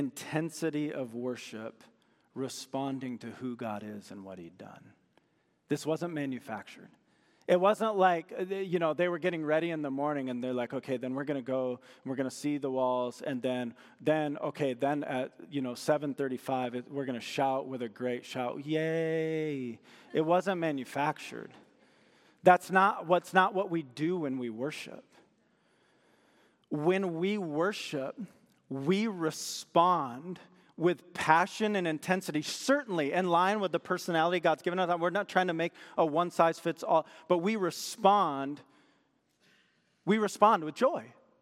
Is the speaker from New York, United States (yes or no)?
no; Michigan, United States; I'm a Michigan State Spartan fan. Don't hold that against me. I grew up in Michigan.